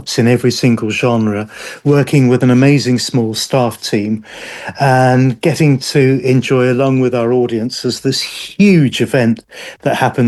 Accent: South East England, United Kingdom; I grew up on the Isle of Wight, which is like going back to the 1950s, full of charm, but growing up as a gay kid was pretty difficult in the 60s.

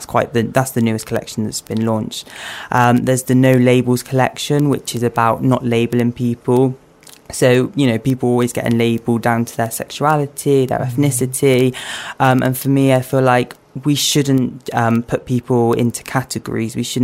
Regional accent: Bristol, South West England, United Kingdom; So I grew up in Bristol, I've always lived in Bristol. I went to school in Porter's Head, and then I went to college at SGS

